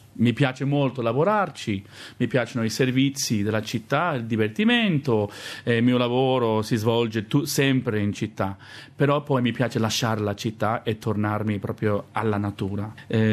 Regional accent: Perth, Western Australia, Australia; moved away as an adult; now in Italy; sono nato a Perth e ho vissuto quasi 30 anni a Perth. Però da 1999 vivo in Italia e dopo un paio di anni a Nord Italia, mi sono trasferito nel paese di mio papà, che non è neanche un paese, è una contrada.

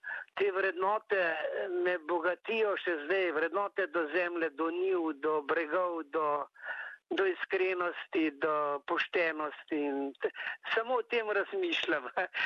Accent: Vrzdenec, Central Slovenia, Slovenia; born there; Tudi tle pri nas iz Vrzdenca, to je moja rojstna vas

